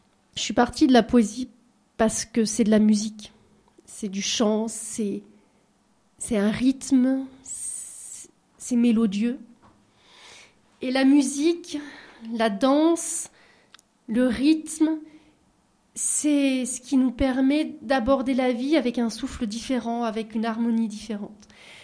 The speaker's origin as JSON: {"language": "French", "town": "Nice", "region": "Provence-Alpes-Côte d'Azur", "country": "France", "tie": "born there", "said": "Non, je suis née à Nice, près de la mer."}